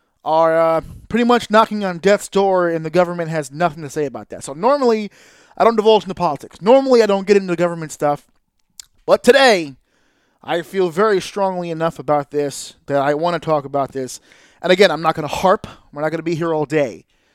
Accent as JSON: {"language": "English", "region": "New York", "country": "United States", "said": "I'm from New York. I live in New York. Very New York centric."}